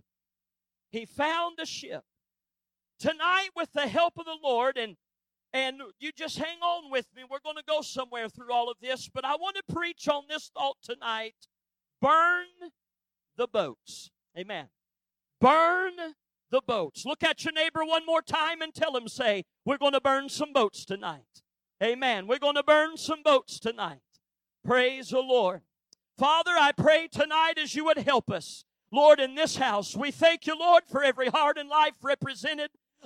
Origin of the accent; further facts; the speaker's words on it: Missouri, United States; now in Texas, United States; I've been in Texas a long time. I'm glad to be in Texas, but I grew up in the Ozarks, way down in the Ozarks. I'm just as country as cornbread and beans.